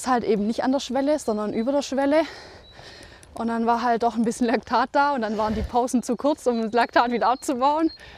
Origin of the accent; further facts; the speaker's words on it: Breitenholz, Baden-Württemberg, Germany; ich werde dieses Jahr noch 30. ich komme aus Breitenholz, ein kleiner Ort zwischen Herrenberg und Tübingen.